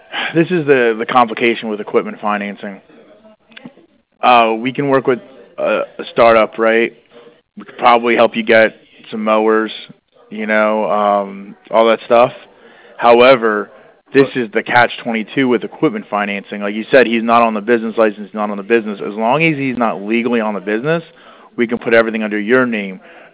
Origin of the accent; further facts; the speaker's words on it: Maryland, United States; also born or lived in Culpeper, Virginia; now in Washington, D.C. area, United States; I'm from, I was actually born in Virginia, but I grew up in Maryland. So I only live in the D.C. area. I was born in Culpeper.